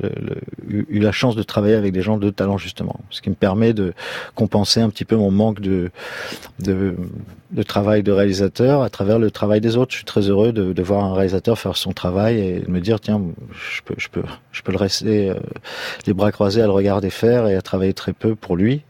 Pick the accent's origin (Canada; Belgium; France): France; C'est pas parce que je suis français et fier d'être français